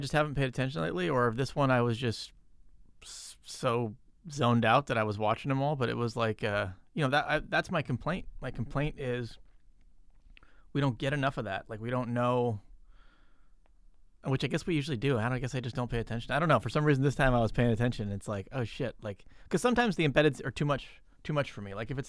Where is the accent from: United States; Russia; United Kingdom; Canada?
United Kingdom; England; born there; So I was born in England.